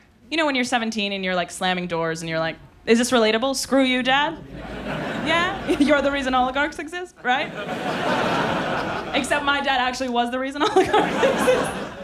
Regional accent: Russia; English is a second language; moved away; I'm originally from Russia, and I need to start every set like that because I know that they're listening. So I was born in Russia, but I haven't spent a lot of time there, as you can see by my accent.

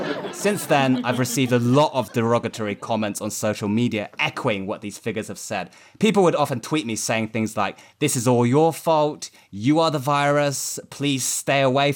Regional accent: United Kingdom; born there; I'm British-born Chinese, probably one of the top five Chinese comedians working in the UK.

